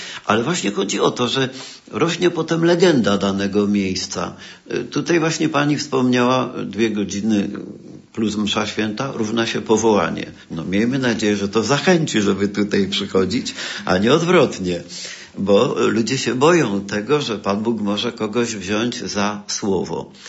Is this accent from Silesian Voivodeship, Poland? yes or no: yes; Silesian Voivodeship, Poland; Ja pochodzę z Górnego Śląska, więc wiadomo, że tamto miejsce znam.